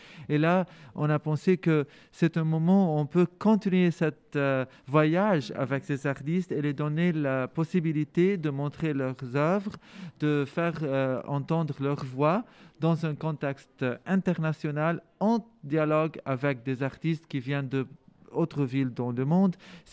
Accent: Lebanon; Comme je suis Libanais

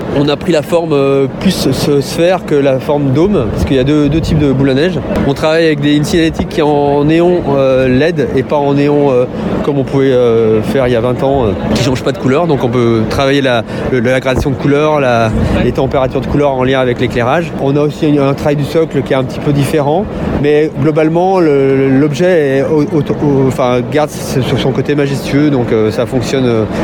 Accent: Lyon, Auvergne-Rhône-Alpes, France; En tant que Lyonnais, en tant qu'artiste, c'est important d'en faire partie.

